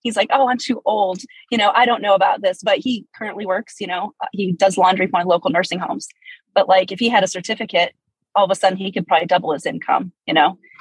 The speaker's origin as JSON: {"language": "English", "region": "Pennsylvania", "country": "United States", "said": "No, I'm originally from Midwestern Pennsylvania. So a rural area, probably even more rural than"}